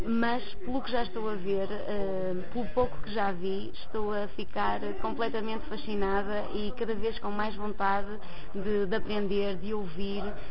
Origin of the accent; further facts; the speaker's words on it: Santa Maria da Feira, Aveiro, Portugal; Santa Maria da Feira.